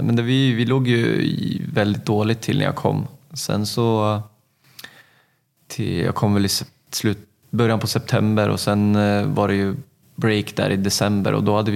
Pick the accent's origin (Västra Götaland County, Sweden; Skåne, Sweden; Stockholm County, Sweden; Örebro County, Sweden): Örebro County, Sweden; Örebro; flyttade hem till min hemstad.